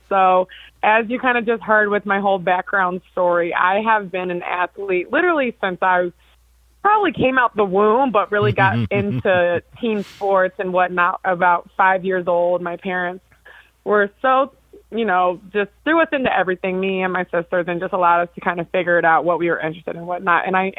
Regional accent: St. Louis, Missouri, United States; also born or lived in Alton; I was born in Alton, Illinois, but grew up in St. Louis, Missouri my entire life.

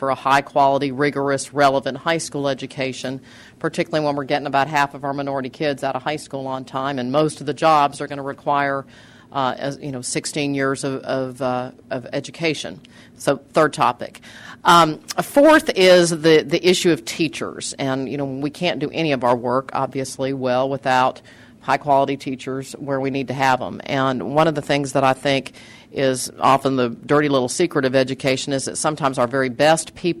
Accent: Texas, United States; sadly, places like my home state, and I've talked to them about this, of Texas in that kind of bottom half.

